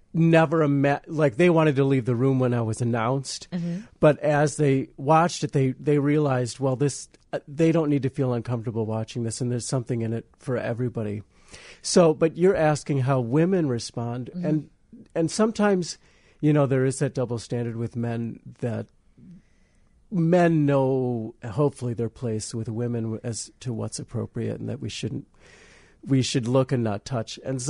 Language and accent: English; Wisconsin, United States; now in Chicago, United States; Well, originally I'm from a small town in Wisconsin that I like to call Romantica. But No, I live here in Chicago